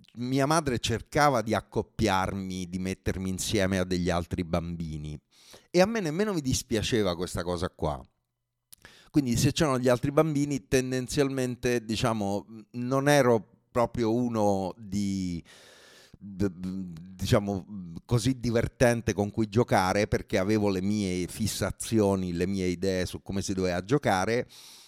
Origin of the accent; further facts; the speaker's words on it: Rome, Lazio, Italy; born there; Io sono nato a Roma